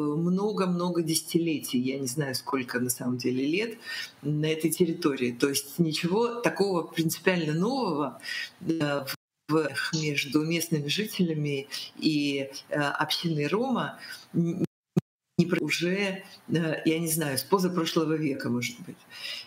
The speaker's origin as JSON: {"language": "Russian", "region": "Ural", "country": "Russia", "said": "Причем я сама родом с Урала"}